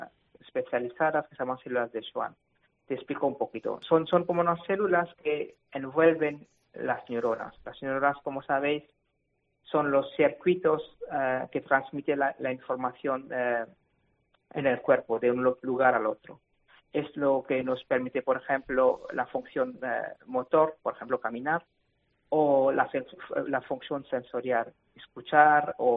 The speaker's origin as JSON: {"language": "Spanish", "country": "Mauritius", "tie": "born or raised there", "also_born_or_lived": "London", "moved": "as an adult", "lives_now": "Spain", "said": "yo he nacido y crecido en Isla Mauricio. Como sabéis, es una isla pequeña en el Océano Índico. Y después me fui a cursar mis estudios universitarios en Londres."}